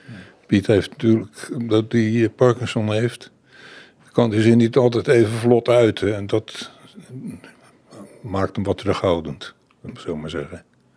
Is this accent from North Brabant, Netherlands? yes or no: no; Goes, Zeeland, Netherlands; Ik ben in Goes opgegroeid.